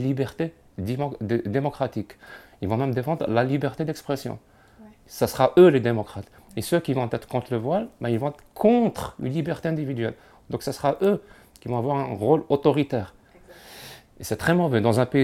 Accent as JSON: {"language": "French", "country": "Algeria", "said": "je suis algérien, je suis marié depuis 10 ans."}